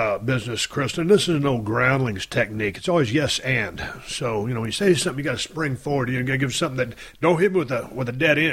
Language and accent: English; Edna, Texas, United States; I did a shitload of saltwater fishing back when we was growing up in Edna, Texas.